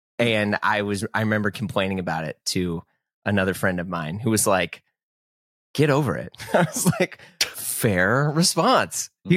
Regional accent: St. Louis, Missouri, United States; also born or lived in New York; No, I am from St. Louis.

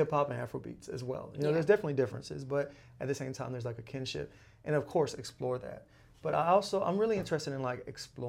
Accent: the South, United States; I'm from the South, and trust me, like I'm toned down, but like we have we have a draw.

